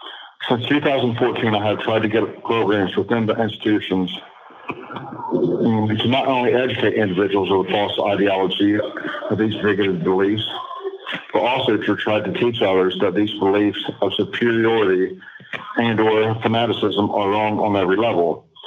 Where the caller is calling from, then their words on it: Ohio, United States; I'm calling from Ohio.